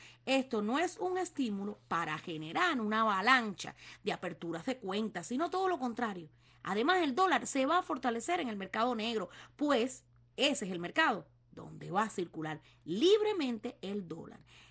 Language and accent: Spanish; Cuba; moved away; somos los cubanos, los que vivimos en el exterior